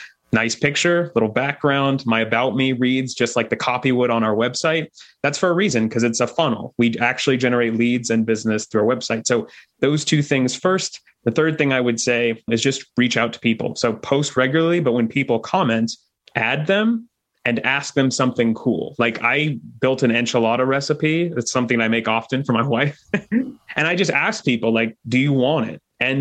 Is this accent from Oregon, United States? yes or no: yes; Portland, Oregon, United States; now in Brooklyn, United States; We're in Brooklyn, New York now, but yeah. I grew up in Portland, Oregon.